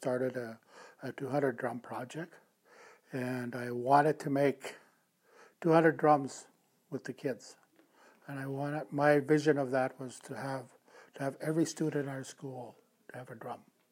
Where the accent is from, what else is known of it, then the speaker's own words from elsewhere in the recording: Northwest Territories, Canada; I'm Dene Tetlina from the Dene Tequea First Nation in Fort Reyes.